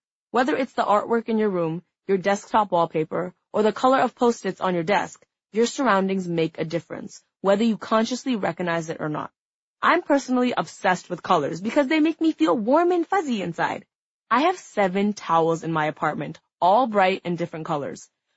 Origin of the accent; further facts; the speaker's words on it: Toronto, Ontario, Canada; moved away as an adult; now in Los Angeles, United States; Moving from my hometown Toronto to a place like LA was really terrifying